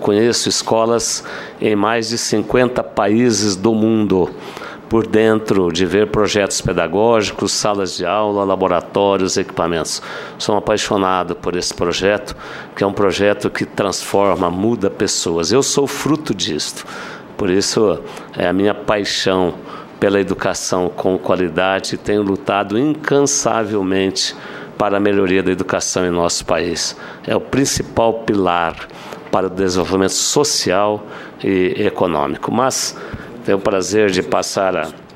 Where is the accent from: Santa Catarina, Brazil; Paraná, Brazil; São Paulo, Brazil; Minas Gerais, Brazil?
Paraná, Brazil; Maringá; also born or lived in Jaguapitã; sou paranaense, da cidade de Maringá, nasci em Jaguapitã